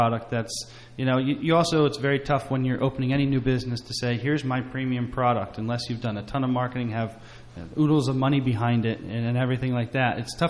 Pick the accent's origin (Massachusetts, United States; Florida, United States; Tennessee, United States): Tennessee, United States; Surgoinsville; I grew up in Surgeonsville, which is originally called Skunktown